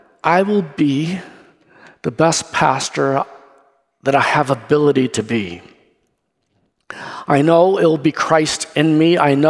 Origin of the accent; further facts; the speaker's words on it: Kansas, United States; people ask me, where are you from? I proudly tell them, I'm from Kansas. I choose to be a Kansan.